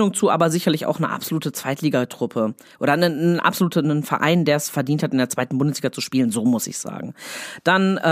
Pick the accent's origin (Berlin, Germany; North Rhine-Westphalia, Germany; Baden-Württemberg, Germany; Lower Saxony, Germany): North Rhine-Westphalia, Germany; Bielefeld; Ich natürlich als Bielefelder auch irgendwo Sympathisant dieses Vereins.